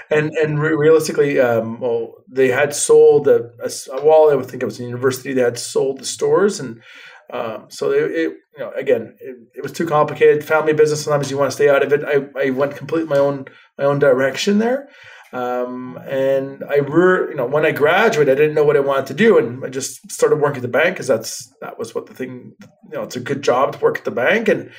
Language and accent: English; Montreal, Quebec, Canada; born there; my grandfather who immigrated here from Greece. So we're Greek origin, but my father was born in Canada, in Montreal, and I was born in Montreal.